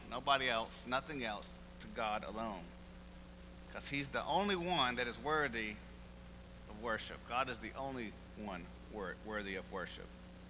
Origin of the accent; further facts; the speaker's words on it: Alabama, United States; I remember that even in especially in growing up in Alabama, if it was even one snowflake, you wouldn't have to go to work or school.